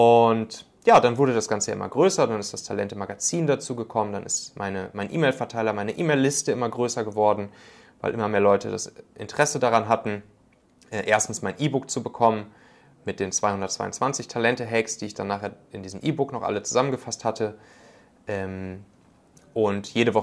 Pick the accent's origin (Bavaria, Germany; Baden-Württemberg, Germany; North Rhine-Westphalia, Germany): North Rhine-Westphalia, Germany; Ich komme ja ursprünglich so aus der Kölner Gegend.